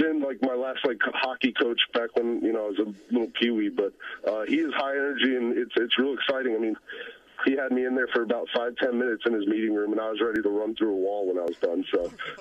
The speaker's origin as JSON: {"language": "English", "region": "Maryland", "country": "United States", "tie": "born or raised there", "also_born_or_lived": "Virginia", "said": "Yeah, the D.C. area. I grew up in Maryland. I was born and raised in Maryland and lived in Virginia the last 10 to 12 years."}